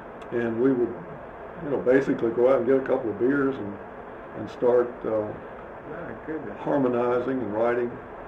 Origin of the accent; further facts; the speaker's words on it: Frankfort, Kentucky, United States; My hometown is Frankfort.